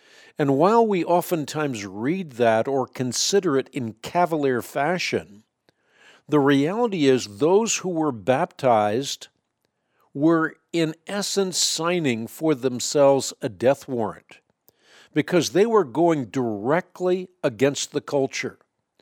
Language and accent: English; Netherlands; first language Dutch; English is a second language; well, I have a limited vocabulary because I'm Dutch. Dutch is my first language, so sometimes I can't speak as eloquently as I would like